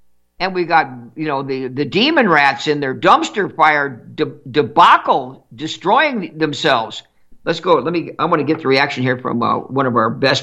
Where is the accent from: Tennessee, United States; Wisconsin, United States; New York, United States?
New York, United States; born there; I was born on Fifth Avenue, a little classier birth there.